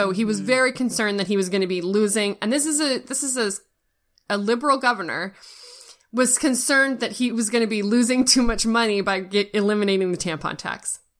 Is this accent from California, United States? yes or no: yes; California, United States; I'm originally from California, yeah. So this was a particular interest to me.